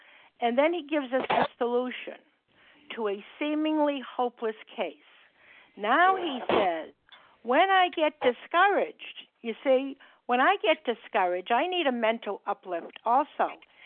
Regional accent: Massachusetts, United States; I'm from Massachusetts

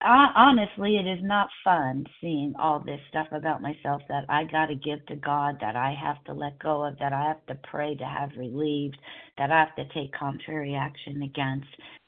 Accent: California, United States; from Southern California, gratefully recovered compulsive overeater for today.

